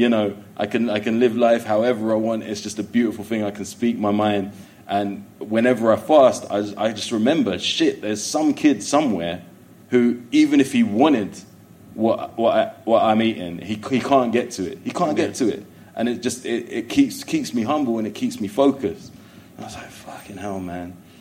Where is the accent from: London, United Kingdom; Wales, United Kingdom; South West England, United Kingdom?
London, United Kingdom; Willesden; born there; I'm like, dude, I was born in Willesden. Like, where am I going? Where do you want me to go?